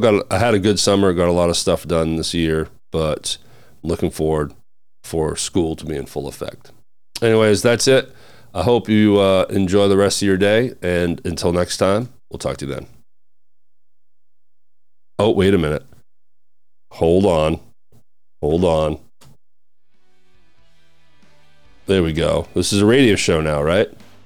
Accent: Maine, United States; I'm from Maine and took a trip home to spend some time with family because of a burial.

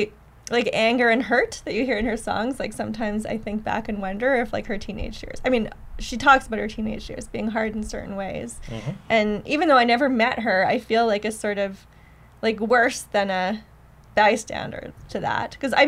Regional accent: Ottawa, Ontario, Canada; Yeah, that was a big hit when I was growing up in Ottawa.

